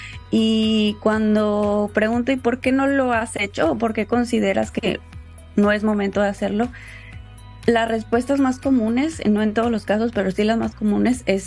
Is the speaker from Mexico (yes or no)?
yes; Tampico, Tamaulipas, Mexico; also born or lived in Puebla; yo soy originaria de Tampico, Tamaulipas, y anteriormente al egresar de la carrera estuve viviendo en Puebla, pero venía seguido acá a casa